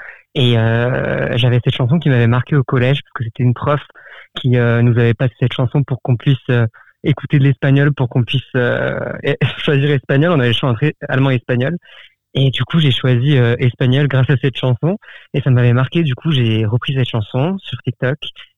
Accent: Colmar, Grand Est, France; also born or lived in Ribeauvillé; moi je viens d'Alsace, de Chiné à Colmar, et j'ai habité pendant très longtemps à Ribeauvillé. C'est là où habitent encore mes parents, et du coup j'y reviens assez souvent quand même.

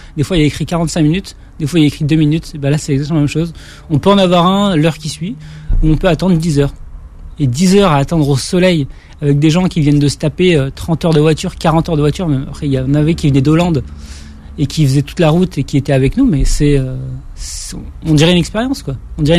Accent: Morocco; De mon enfance au Maroc.

